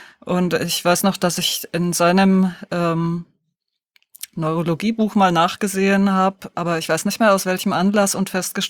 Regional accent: Deggendorf, Bavaria, Germany; Na, in Niederbayern, in Deggendorf.

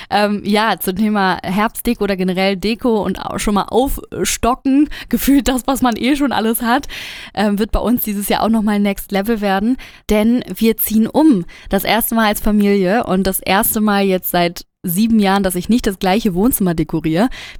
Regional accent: Northern Germany, Germany; Und ich komme ja aus dem Norden

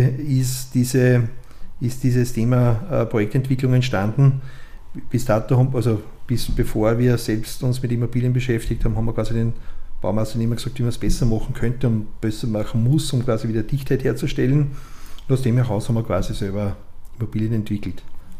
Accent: Lower Austria, Austria; also ich komme quasi aus dem Mostviertel gebürtig, bin dort aufgewachsen, quasi halb auf dem Bauernhof. Wir waren 7 Kinder, leben alle noch, und wir sind eine Großfamilie

